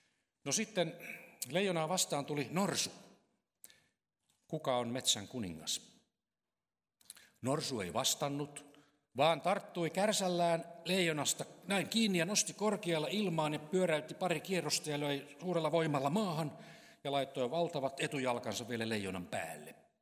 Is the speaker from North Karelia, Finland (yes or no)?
no; Raahe, North Ostrobothnia, Finland; itse olen lähtöisin taikka syntyisin Pohjois-Pohjanmaalta Raahesta ja lestadiolaista sukua isän puolelta, jotakin uudempia esikoislestadiolaisia.